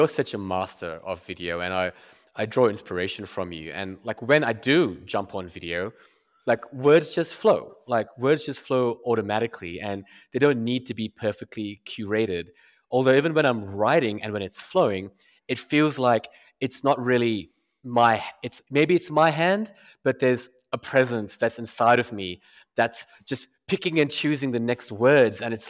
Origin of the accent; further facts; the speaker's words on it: Perth, Western Australia, Australia; moved away as an adult; also born or lived in Mumbai, India; now in United Arab Emirates; And my heritage is Indian. I was born in Bombay, which is now called Mumbai. And I was there for the first 5 years of my life. And then my family migrated to Perth, Western Australia.